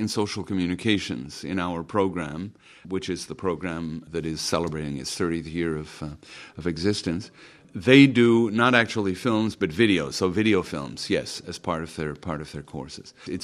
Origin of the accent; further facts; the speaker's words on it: Canada; now in Rome, Italy; I'm a Canadian Jesuit. I've been living in Rome and teaching at the Gregorian for 28 years.